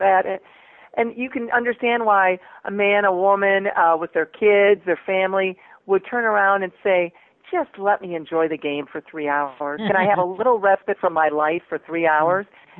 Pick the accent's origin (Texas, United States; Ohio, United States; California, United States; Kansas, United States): Ohio, United States; Toledo; My parents were both from Chicago, and even though I grew up in Toledo, we spent a lot of time in Chicago.